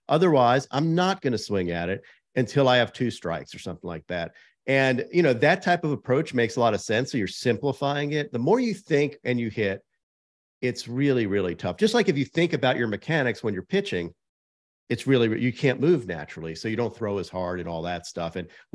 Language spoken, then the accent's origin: English; New York, United States; he grew up 5 minutes from where I grew up on Long Island.